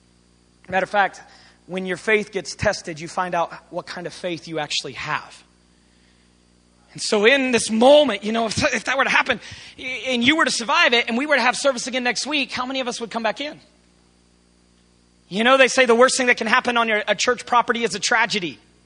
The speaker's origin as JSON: {"language": "English", "country": "United States", "said": "As an American, if the conditions aren't right, I don't go back."}